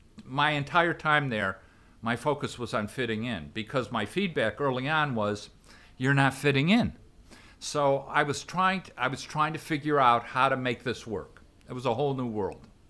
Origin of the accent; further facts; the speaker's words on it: Chicago, Illinois, United States; I grew up in Chicago and migrated to the corporate world very early on.